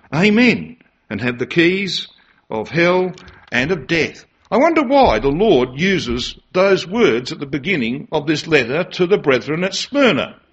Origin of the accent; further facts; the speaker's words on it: Australia; You expected that being an Australian, I would speak for at least an hour